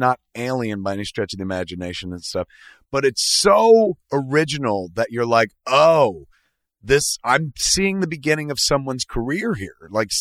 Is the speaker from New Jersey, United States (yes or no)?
yes; New Jersey, United States; I didn't grow up in Canada. I grew up in New Jersey.